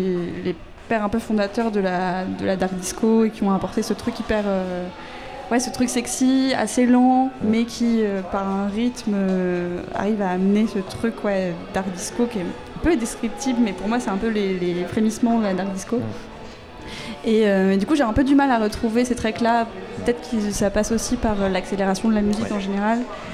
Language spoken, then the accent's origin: French; Saint-Malo, Brittany, France; J'ai vécu 3 premiers mois à Saint-Nazaire et après j'ai bougé vers Saint-Malo.